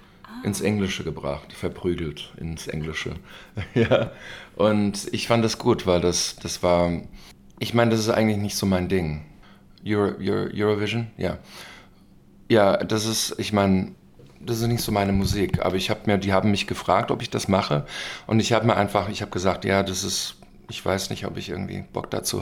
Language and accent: German; Germany; moved away; Und ich glaube, das ist eine Sache, man wird älter und ich lebe seit 20 Jahren nicht mehr in Deutschland.